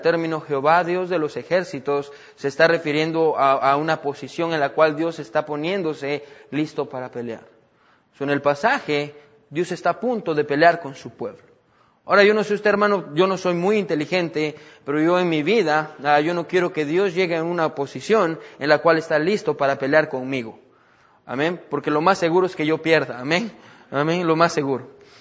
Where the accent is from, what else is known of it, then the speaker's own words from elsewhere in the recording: Guatemala; Yo soy de Guatemala, soy puro chapín.